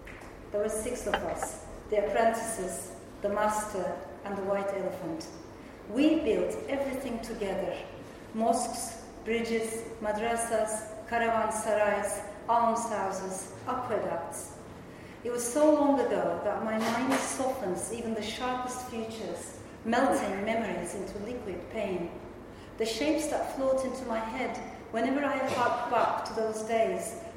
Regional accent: Turkey; maybe because I come from Turkey, and Turkey is always seen as this bridge culture.

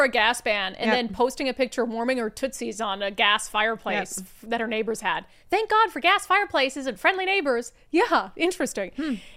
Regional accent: Texas, United States; before I move back to my hometown in Texas

